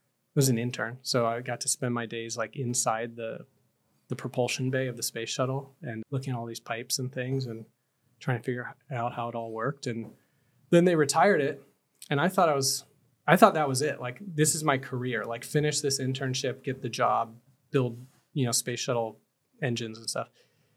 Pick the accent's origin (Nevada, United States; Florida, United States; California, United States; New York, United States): Florida, United States; Tarpon Springs; So I grew up in Tarpon Springs.